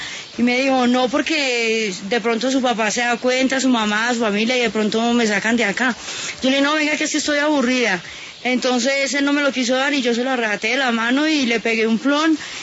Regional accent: Medellín, Antioquia, Colombia; Yo soy de Medellín

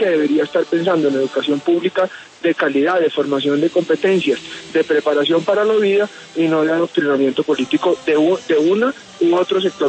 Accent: Colombia; ni como padres de familia ni como colombianos lo podemos aceptar.

